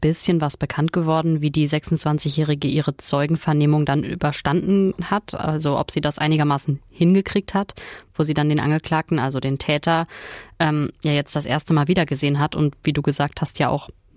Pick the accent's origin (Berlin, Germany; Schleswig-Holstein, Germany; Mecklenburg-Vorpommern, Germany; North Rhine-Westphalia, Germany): North Rhine-Westphalia, Germany; wie das oft bei uns im Pott ist